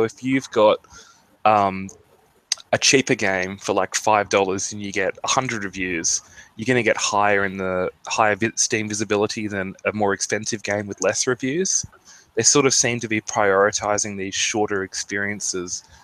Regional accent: Sydney, New South Wales, Australia; the house I grew up in Sydney

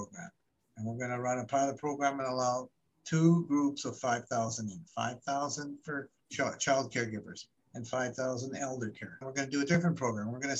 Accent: United Kingdom; born there; moved away; I'm an immigrant. I was born in England.

